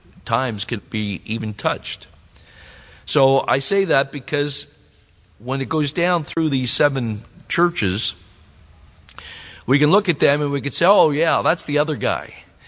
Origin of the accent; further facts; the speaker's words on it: United States; I grew up in the Philadelphia in the United States. I grew up 15 minutes from it.